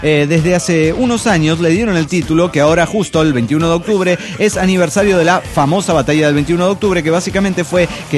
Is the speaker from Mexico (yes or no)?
yes; Chiapa de Corzo, Chiapas, Mexico; Que de aquí soy, de Chiapa de Corzo, lugar que tiene todo lo que Tuxtla Gutiérrez, Chiapas, la capital del estado, presume como suyo.